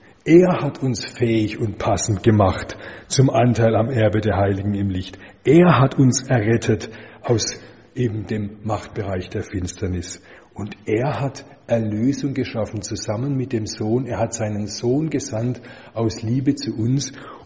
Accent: West Germany, Germany; moved away; ich als Wessi, sage ich mal, als ich hierher kam nach der Wende

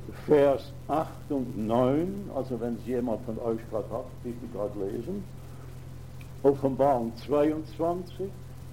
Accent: Schaffhausen, Switzerland; ich als Schaffhauser habe immer nicht wie die Deutschen Rache gesagt, sondern Rache.

